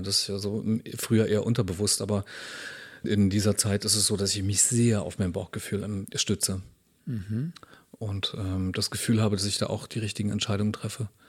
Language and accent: German; Brandenburg, Germany; ich komme nicht direkt aus Berlin, ursprünglich aus dem Land Brandenburg